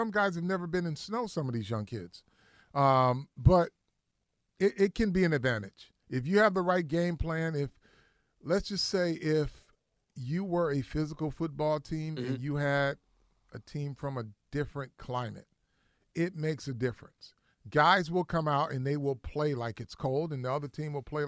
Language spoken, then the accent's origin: English; Michigan, United States; The wind chill was a little something different, and I grew up in Michigan.